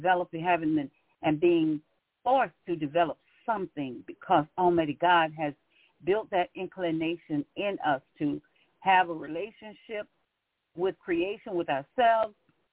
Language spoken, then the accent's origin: English; Pompano Beach, Florida, United States; also born or lived in Brooksville; now in St. Petersburg, United States; I'm born in Brooksville, Florida, which is Central Coast on the west coast of Florida, and raised in Pompano Beach, Florida, on the east coast near the Atlantic Ocean.